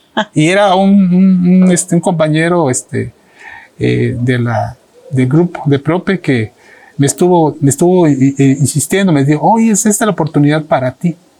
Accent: Ticul, Yucatán, Mexico; Entonces me hizo la invitación a participar cuando yo estaba terminando la secundaria. Allá en mi pueblo, ¿no? Ahí uh-huh. En Ticul, Yucatán.

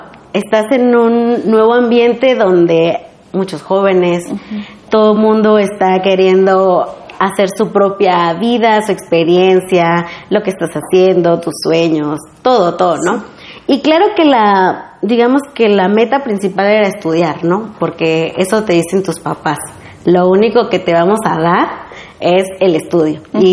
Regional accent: Ayutla, Guerrero, Mexico; soy originaria de Guerrero, específicamente del municipio de Ayutla, en la Costa Chica.

